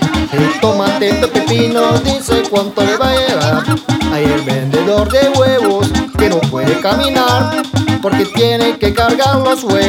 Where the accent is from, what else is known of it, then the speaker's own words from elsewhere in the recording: Oaxaca, Mexico; Creo que me gritó a mí, yo soy un güero oaxaqueño.